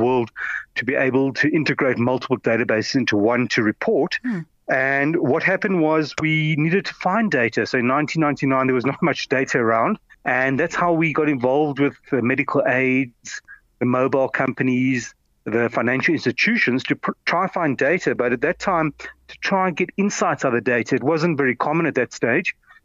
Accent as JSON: {"language": "English", "town": "Johannesburg", "region": "Gauteng", "country": "South Africa", "tie": "born or raised there", "said": "I'm from South Africa. I was born and raised in Johannesburg, educated in Johannesburg, and all my family are South Africans."}